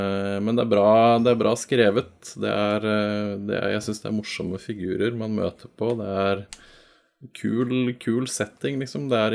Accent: Germany; Norwegian is a second language; Det var de jeg blanda med, fordi jeg

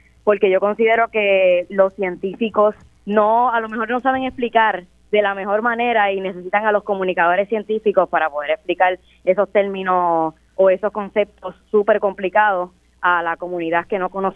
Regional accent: Guayama, Puerto Rico; soy de Guayama, tengo 21 años y soy estudiante de periodismo

